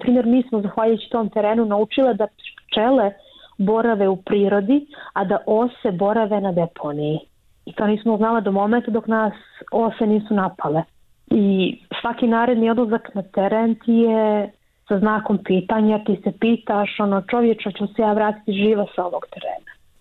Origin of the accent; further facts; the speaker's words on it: Montenegro; jer to je takva praksa kod nas u Crnoj Gori.